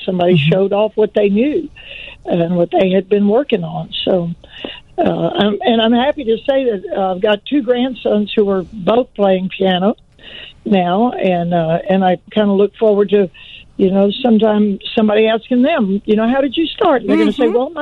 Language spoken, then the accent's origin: English; Louisiana, United States; And then, you know, I grew up in Louisiana. My other grandmother lived in New Orleans, so we were always there.